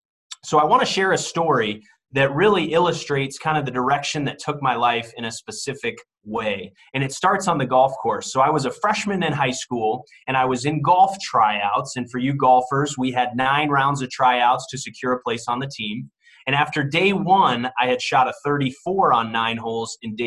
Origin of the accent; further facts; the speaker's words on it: Fairway, Kansas, United States; I was born and raised in Fairway, Kansas, and being an avid golfer, that was a great town to be from.